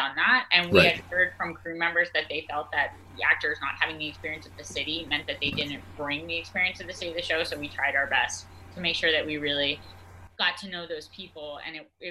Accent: Boston, Massachusetts, United States; also born or lived in New York; I mean, I grew up in Boston, and then I lived in New York for many years.

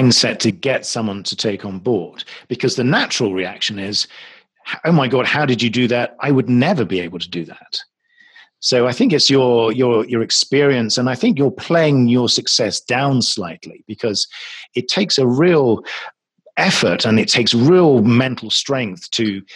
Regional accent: United Kingdom; moved away; I'm a Brit. I moved over here a few years ago.

